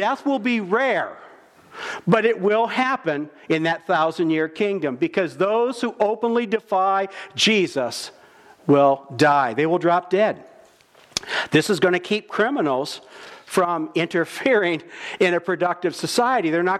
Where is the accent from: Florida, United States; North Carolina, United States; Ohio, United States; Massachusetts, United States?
Ohio, United States; Gibsonburg; I mean, I grew up in Gibsonburg, but we didn't leave our doors unlocked.